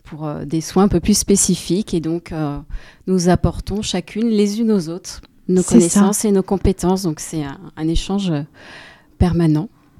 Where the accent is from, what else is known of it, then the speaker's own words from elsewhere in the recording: Niort, Nouvelle-Aquitaine, France; je suis située à Bressuire. Et je me déplace dans un rayon d'une heure, notamment jusqu'à Niort, puisqu'à la base, je suis originaire de Niort, donc je connais plutôt bien la ville